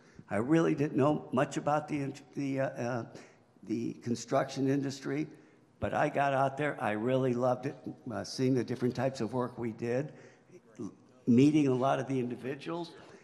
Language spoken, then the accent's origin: English; Crown Point, Indiana, United States; I'm from Crown Point, Indiana.